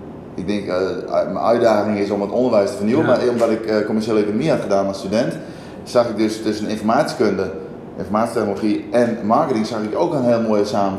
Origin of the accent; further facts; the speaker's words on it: Hurdegaryp, Friesland, Netherlands; Ja, ik ben opgegroeid in Hurdegriep. Dat was toen ik geboren werd, heette dat een harde grijp.